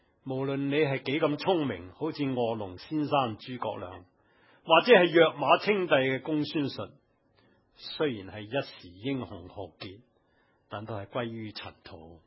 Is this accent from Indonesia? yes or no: no; China; 事实上我们中国人很不喜欢讲死